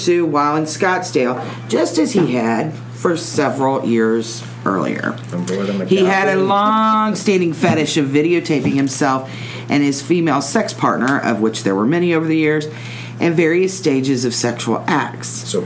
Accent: Lebanon; I am from Lebanon, so

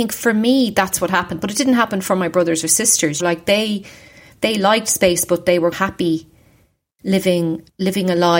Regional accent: Dundalk, Leinster, Ireland; Yeah, I grew up in Ireland. Yeah, in Dundalk, which is about 50 miles north of Dublin, which is the capital city.

